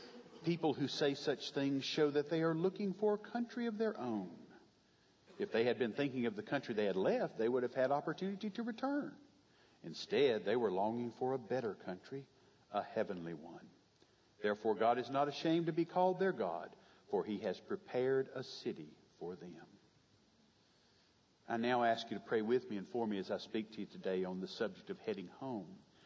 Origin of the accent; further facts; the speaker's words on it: the South, United States; But to two people born and raised in the South, as Dorothy used to say, there's no place like home.